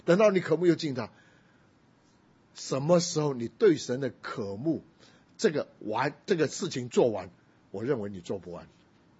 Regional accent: China; 我们中国人喜欢比较，我们中国人还是比较实际点

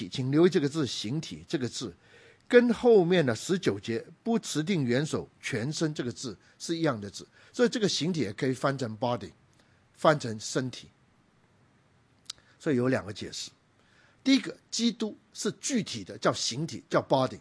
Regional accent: Guangdong, China; 我一个广东人

